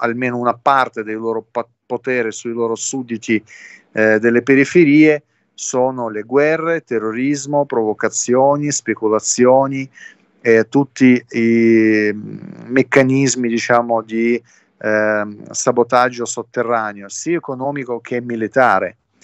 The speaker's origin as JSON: {"language": "Italian", "country": "Russia", "second_language": "Italian", "lives_now": "Saudi Arabia", "said": "se vado in giro qua in Arabia, anche così, lavare la macchina o in supermercato, e qualcuno mi chiede tu di dove sei, dico io sono russo"}